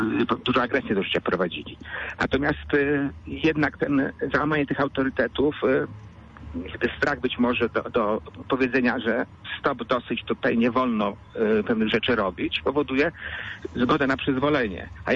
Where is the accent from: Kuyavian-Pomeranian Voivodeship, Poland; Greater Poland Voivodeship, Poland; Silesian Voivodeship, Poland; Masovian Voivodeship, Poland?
Kuyavian-Pomeranian Voivodeship, Poland; Bydgoszcz; Ja też z Bydgoszczy pochodzę, z okolic, ja akurat Śródmieścia, z okolicy obok, zwanej Biedaszkowem, to już wszystko mówi ta okolica.